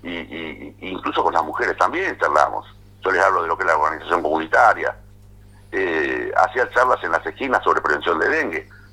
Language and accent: Spanish; Casilda, Santa Fe, Argentina; pues me crié en Casilda.